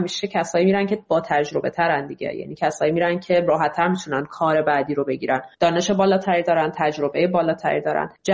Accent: Iran; moved away as an adult; من تمام زندگیم رو تو ایران زندگی کردم، 4.5 سال که از ایران اومدم بیرون و الانم آدم 37-38 ساله‌ای هستم.

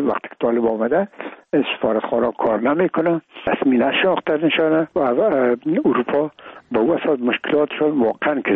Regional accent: Afghanistan; ما افغان هستیم، تذکره خود را ناوردیم

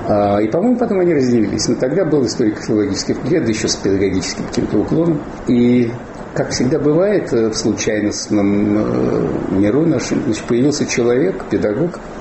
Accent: Nizhny Novgorod, Nizhny Novgorod Oblast, Russia; когда нельзя было поступить в вуз в Горьком, я же из Горького

